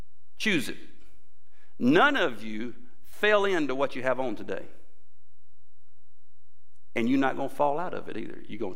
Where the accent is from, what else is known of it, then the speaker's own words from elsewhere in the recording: Mississippi, United States; And I'm from Mississippi, so I said, well, I just want to be clear.